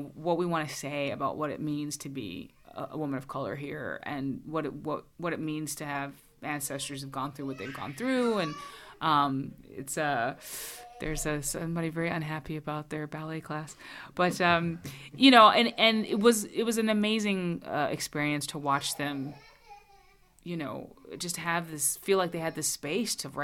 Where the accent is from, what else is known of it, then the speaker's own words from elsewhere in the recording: Greensboro, North Carolina, United States; center that's being built right now in downtown Greensboro. So it's kind of part of my involvement in my hometown